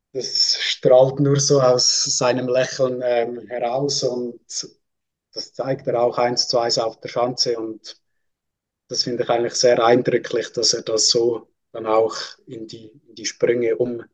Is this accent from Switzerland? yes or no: yes; Switzerland; Ich als Schweizer würde jetzt natürlich auch noch Gregor Deschwanden sagen